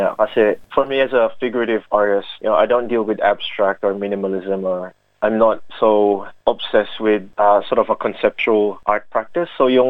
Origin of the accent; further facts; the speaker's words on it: Australia; accent: Australian; My accent is Australian and I love this place. This is my home forever, for sure.